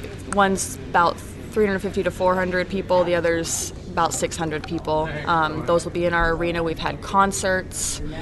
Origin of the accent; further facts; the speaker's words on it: Washington, United States; I'm from Washington State.